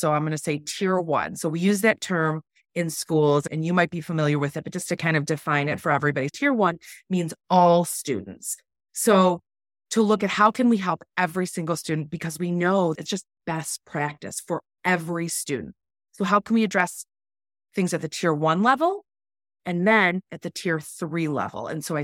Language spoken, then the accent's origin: English; Michigan, United States; Prior to being here, I'm from Michigan. So I grew up there, went to Michigan State University